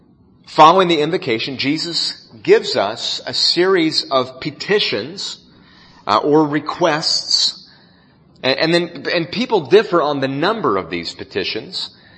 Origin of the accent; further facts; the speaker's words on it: the South, United States; I'm from the South. I speak two languages, English and bad English, mostly the second one.